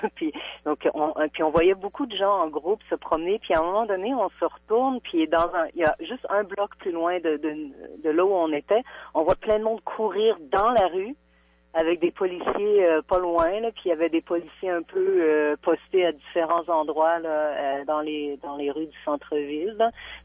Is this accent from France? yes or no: no; Canada; Ben moi, comme j'ai pas voté, je suis canadienne